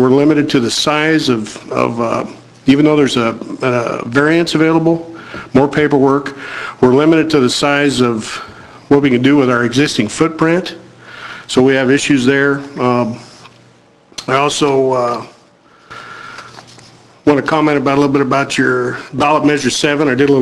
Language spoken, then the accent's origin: English; Eugene, Oregon, United States; And even though Florence is a beautiful area and I love it here, and I am an Oregonian, I was born in Eugene, and I plan to retire here, and I want to retire on my property in Coast Village.